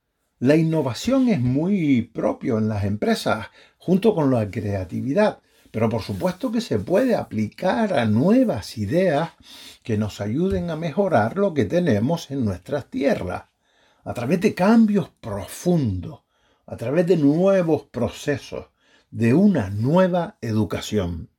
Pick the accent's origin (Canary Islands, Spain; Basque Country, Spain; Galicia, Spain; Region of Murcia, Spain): Canary Islands, Spain; desde mi experiencia como canario y como empresario